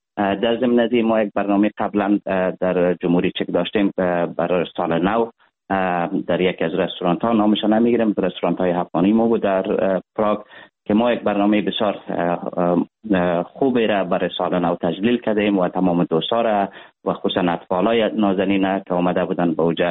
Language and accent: Persian; Afghanistan; ولی کل ما یک افغان هستیم.